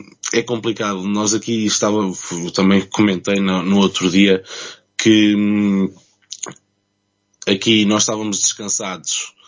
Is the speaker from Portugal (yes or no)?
yes; Bustos, Aveiro, Portugal; now in Alicante, Spain; sou de Bustos, e fiz a minha trajetória académica em Mirandela, regressei a Oliveira do Bairro, entretanto estive 3 anos em Ílhavo